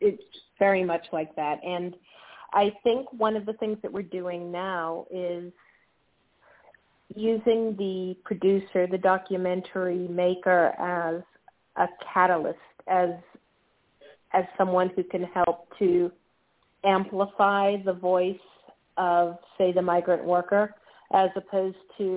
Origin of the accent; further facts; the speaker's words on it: Mississippi, United States; I grew up in Mississippi, as people would say.